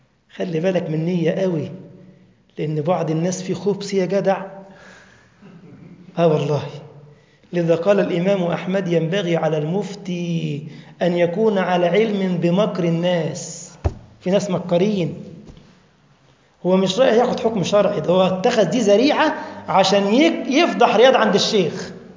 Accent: Egypt; اللي بيسموه عندنا في مصر يتبلى

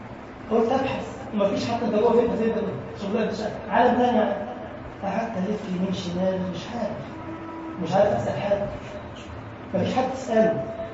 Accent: Egypt

